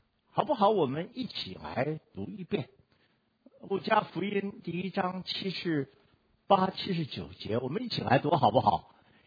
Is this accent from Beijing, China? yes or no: yes; Beijing, China; moved away; 我记得我小的时候在北京，我离开北京以前从来没有听过耶稣这两个字